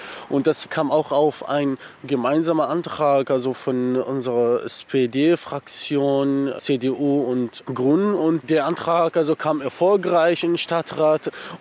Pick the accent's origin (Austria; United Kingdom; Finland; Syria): Syria; German is a second language; now in Magdeburg, Germany; Ich komme ursprünglich aus Syrien. Fühle ich mich mittlerweile als Magdeburger, schon seit Jahren.